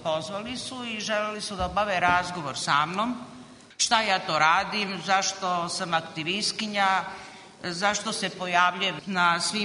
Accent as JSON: {"language": "Serbian", "town": "Temska", "region": "Southern and Eastern Serbia", "country": "Serbia", "said": "dolazim iz Temske, da dolazim iz Saveza mesnih zajednica"}